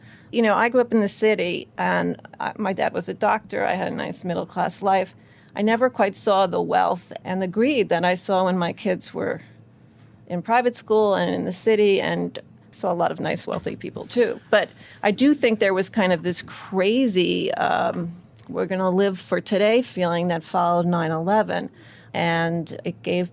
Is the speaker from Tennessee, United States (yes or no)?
no; New York City, New York, United States; And growing up in New York, I grew up here, being here for 9/11